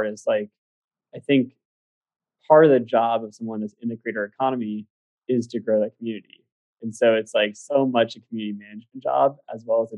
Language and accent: English; California, United States; Well, I grew up in Sonoma County